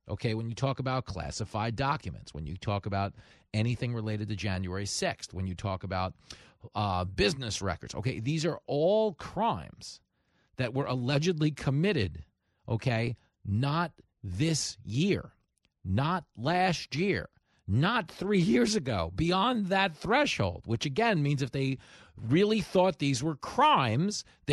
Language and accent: English; Long Island, New York, United States; Where I grew up on Long Island, we still have United Skates. We have the Skatosaurus, the guy in the dinosaur costume.